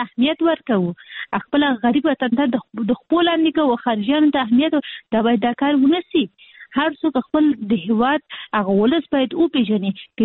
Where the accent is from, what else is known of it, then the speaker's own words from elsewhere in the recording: Kabul, Afghanistan; موږ اصلي د کابل یو،